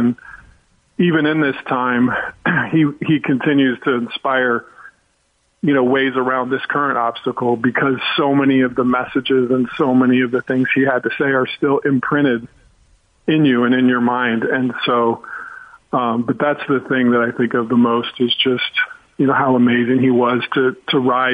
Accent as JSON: {"language": "English", "town": "Chicago", "region": "Illinois", "country": "United States", "said": "and I'm from Chicago, so it was, like, Chris Farley and Tommy Boy"}